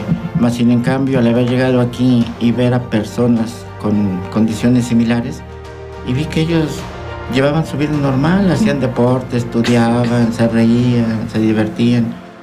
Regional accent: Malinalco, State of Mexico, Mexico; moved away as an adult; now in Cuernavaca, Mexico; Yo nací en el Estado de México, uh-huh. en Malinalco, Estado de México, ahí en 1967. Y bueno, pues en aquel tiempo era un pueblo pequeño y todo el mundo soñamos con salir adelante. Por aras del destino llegué aquí a Cuernavaca a los 18 años.

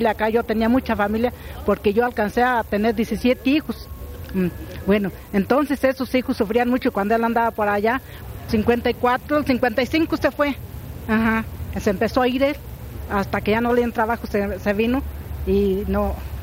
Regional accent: La Escusa, Michoacán, Mexico; soy de La Escusa, un ladito de Purándiro.

